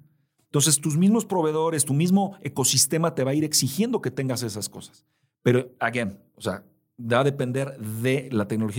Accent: Polanco, Mexico City, Mexico; Cuando yo era niño, yo crecí en Polanco los primeros años de mi vida. A unas cuadras de mi casa estaba la planta de General Motors sobre Ejército Nacional.

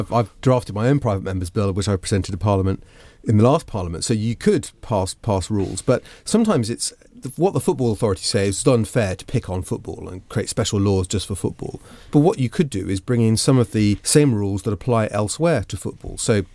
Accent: West Midlands, United Kingdom; I grew up in Herefordshire, and so I suppose probably from Hereford, the Birmingham sides were slightly closer, but Manchester wasn't too far away.

